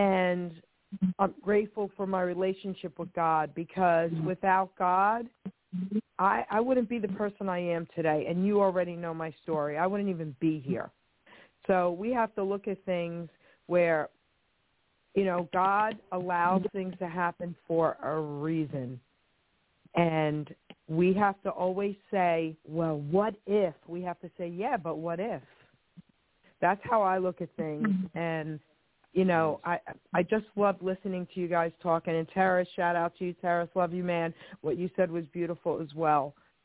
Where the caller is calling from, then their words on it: New Jersey, United States; I'm calling in from New Jersey.